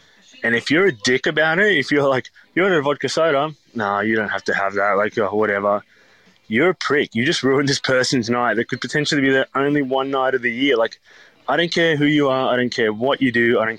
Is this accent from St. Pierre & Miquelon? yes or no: no; Skopje, North Macedonia; a town in Macedonia, which is where I'm from. So I'm from Skopje, which is the capital.